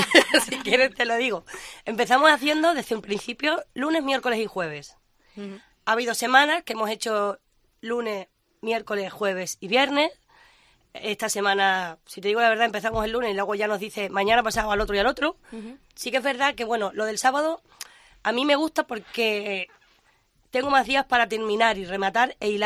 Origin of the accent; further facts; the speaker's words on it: Mérida, Extremadura, Spain; como me ha pasado a mí aquí en Mérida, porque yo soy muy, muy de Mérida.